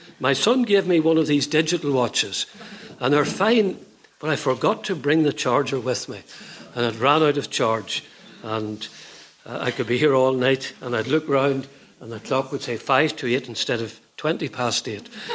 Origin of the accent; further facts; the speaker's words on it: Portadown, Northern Ireland, United Kingdom; born there; I was born in Portadown, not in County Fermanagh, almost 76 years ago.